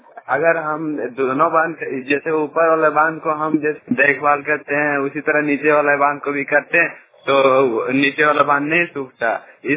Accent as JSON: {"language": "Hindi", "town": "Hariyapur", "region": "Jharkhand", "country": "India", "said": "मैं लुधियाना से बोल रहा हूँ, पोस्ट हरियापुर, जिला धनबाद और राज्य झारखंड में हूँ।"}